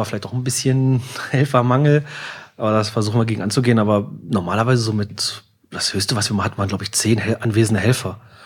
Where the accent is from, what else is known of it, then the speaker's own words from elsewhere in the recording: Salzgitter, Lower Saxony, Germany; Aus der Nachbarstadt Salzgitter.